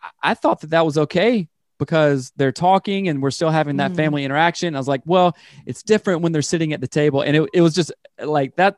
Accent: the South, United States; I grew up in the South. So I really like it when I make dinner most nights for people and us all sitting down at the table.

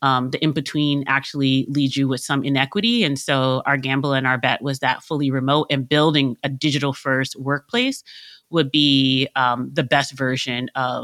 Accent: New York City, New York, United States; I'm a concrete jungle kid. I grew up in New York City.

